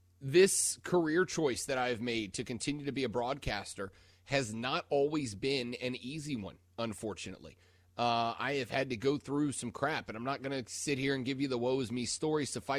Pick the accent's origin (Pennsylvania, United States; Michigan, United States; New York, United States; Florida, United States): Florida, United States; Fort Walton Beach; I grew up in Destin, Fort Walton Beach, Florida, and it's a very similar makeup.